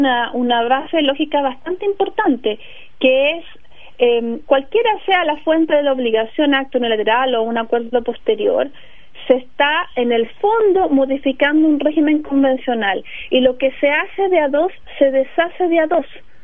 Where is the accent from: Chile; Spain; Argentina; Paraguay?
Chile; yo, como chilena